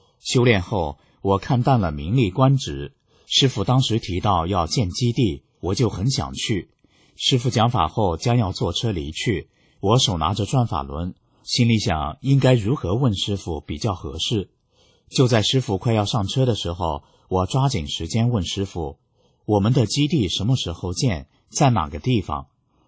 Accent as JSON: {"language": "Chinese", "country": "Hong Kong", "said": "我说我是香港人"}